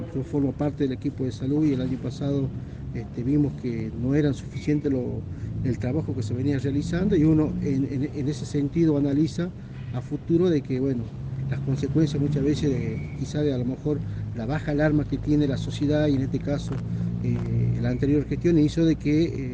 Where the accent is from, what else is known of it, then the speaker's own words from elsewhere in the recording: Monterrico, Jujuy, Argentina; nosotros que somos de Monterrico, trabajar muy fuertemente el tema de la eliminación de los criaderos